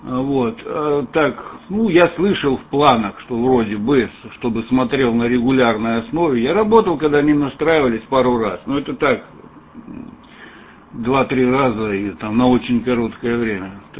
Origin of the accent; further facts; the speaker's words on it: Lermontov, Stavropol Krai, Russia; now in Antwerp, Belgium; я из Лермонтова сам. Ну, сейчас я в Антверпене, Бельгия, у меня российский позывной